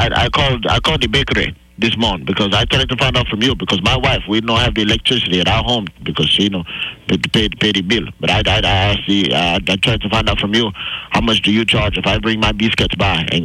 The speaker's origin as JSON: {"language": "English", "country": "Nigeria", "moved": "as an adult", "lives_now": "United States", "said": "I am from Nigeria."}